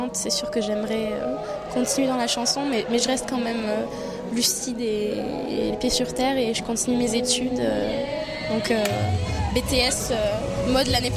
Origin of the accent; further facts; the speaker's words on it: Manosque, Provence-Alpes-Côte d'Azur, France; J'ai 19 ans et je viens de Manosque. C'est pas loin, à une heure de Digne à peu près. Voilà, donc du 04.